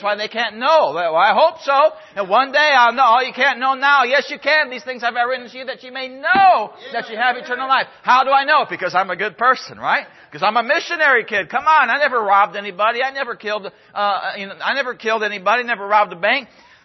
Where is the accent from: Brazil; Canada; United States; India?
Brazil; the Holy Spirit of God brought back those verses that I had memorized growing up in Brazil.